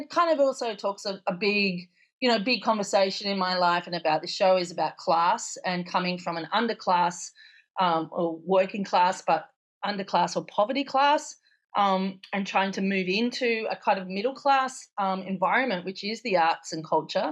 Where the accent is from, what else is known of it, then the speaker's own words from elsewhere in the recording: Australia; particularly as an Australian